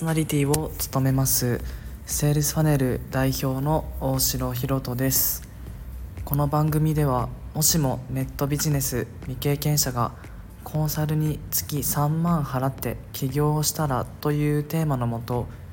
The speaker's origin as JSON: {"language": "Japanese", "region": "Okinawa", "country": "Japan", "said": "実際に僕が地元の沖縄に帰って帰省していた時に気づいたことであるので"}